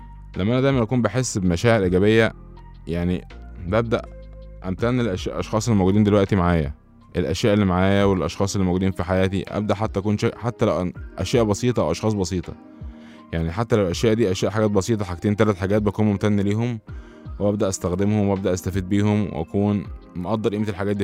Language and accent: Arabic; Egypt; وزي ما بيقولوا عندنا في مصر هتنام نوم عميق